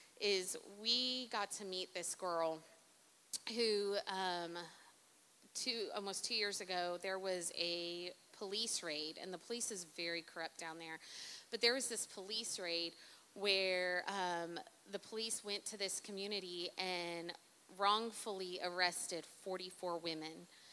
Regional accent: Wichita, Kansas, United States; she has no idea we're from Wichita, Kansas, from Reliance.

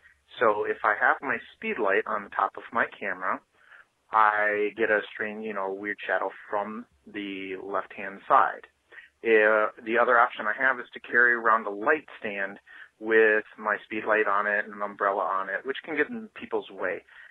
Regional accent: Madison Heights, Michigan, United States; I'm from Madison Heights, Michigan.

